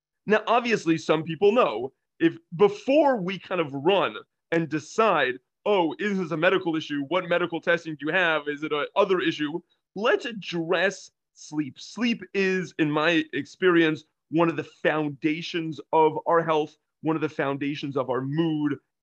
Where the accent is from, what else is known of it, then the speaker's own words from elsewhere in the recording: San Diego, California, United States; I grew up in San Diego.